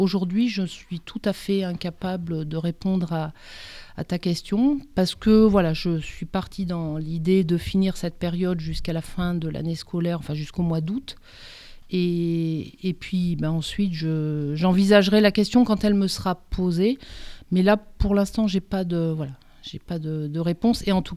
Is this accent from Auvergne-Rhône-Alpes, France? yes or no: yes; Auvergne-Rhône-Alpes, France; je suis pas du tout de ce coin-là de la Drôme, je suis du Nord Drôme, donc je suis assez éloignée de Dieulfi.